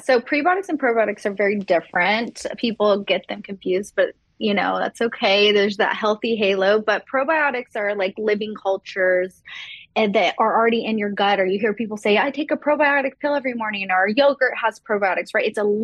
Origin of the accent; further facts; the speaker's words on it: Texas, United States; I grew up in Texas. I used to spend my summers going to Sonic